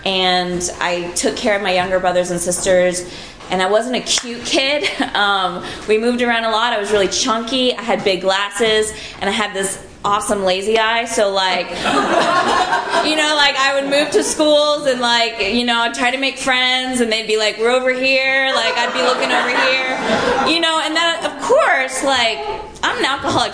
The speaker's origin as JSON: {"language": "English", "region": "Texas", "country": "United States", "tie": "born or raised there", "said": "I grew up in Texas. I'm a Southern girl, and I moved out here about 3 years ago to go to law school"}